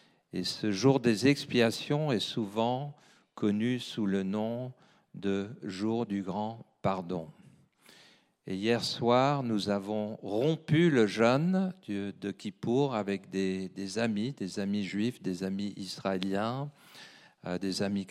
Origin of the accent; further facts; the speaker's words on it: United Kingdom; also born or lived in Paris; now in Nyon, Switzerland; Et nous sommes devenus des Vaudois. Alors, ça fait plus de 60 ans que nous sommes britanniques et moins de 3 ans que nous sommes Vaudois. Nous sommes des jeunes Suisses.